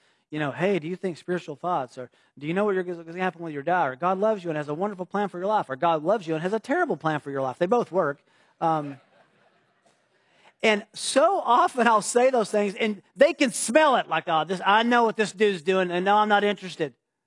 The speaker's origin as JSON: {"language": "English", "region": "Tennessee", "country": "United States", "said": "I was from Tennessee. We got married. Our dating was in California."}